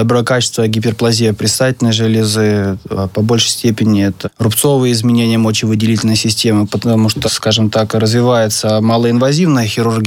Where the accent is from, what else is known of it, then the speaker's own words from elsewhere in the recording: Bryansk, Bryansk Oblast, Russia; born there; Родился я в Брянске вообще.